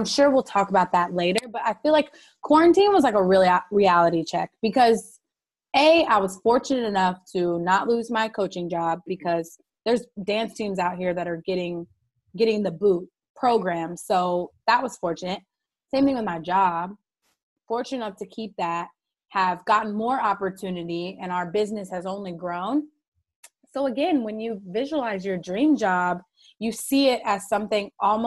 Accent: Kansas City, Missouri, United States; I was born and raised in Kansas City.

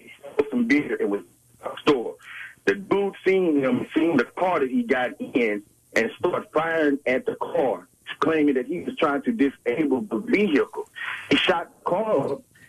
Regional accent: Beaumont, Texas, United States; Yeah, this happened about a week ago out in Port Arthur. I'm from Beaumont.

